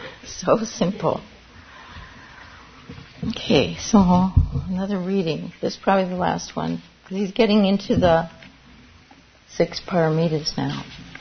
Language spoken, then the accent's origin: English; Minnesota, United States; hi, I'm from Minnesota, and I'm here for a retreat in the sesshin